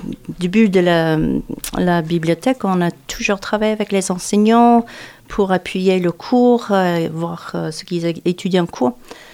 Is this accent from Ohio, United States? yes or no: no; New York, United States; born there; French is a second language; Je retrouve ma langue, je retrouve mon pays. Je suis née à New York, dans la ville de New York